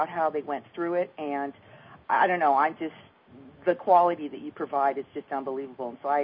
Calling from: California, United States; Oh, hi, Donna. … I'm calling from California.

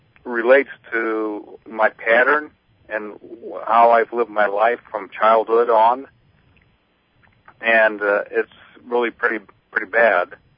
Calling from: Ohio, United States

